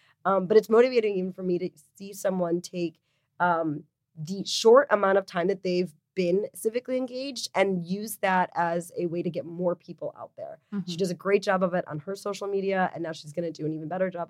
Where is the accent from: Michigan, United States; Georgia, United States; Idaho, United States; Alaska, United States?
Michigan, United States; I'm originally from Michigan. Michigan is now a purple state.